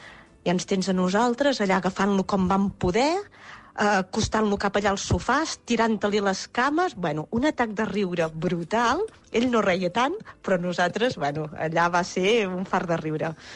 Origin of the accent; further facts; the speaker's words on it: Arbúcies, Catalonia, Spain; d'Arbúcies i sóc una de les noies que vam compartir pis